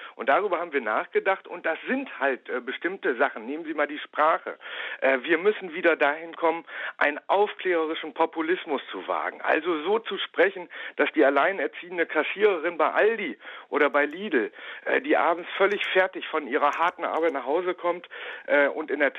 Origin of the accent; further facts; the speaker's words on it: Osnabrück, Lower Saxony, Germany; born there; beim Fall der Mauer war ich 12 Jahre. Ich bin in Niedersachsen in Osnabrück geboren